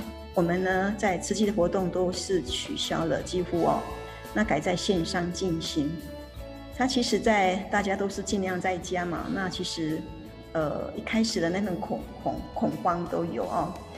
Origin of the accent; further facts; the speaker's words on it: Taiwan; 日本的他们的全国都是非常的感恩我们来自台湾的爱心哈